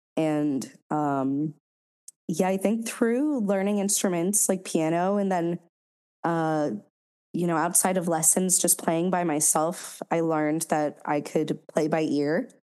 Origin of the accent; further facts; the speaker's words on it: Washington, District of Columbia, United States; I feel like growing up in the Washington, D.C. area, music was definitely not seen as a career, let alone a lucrative career.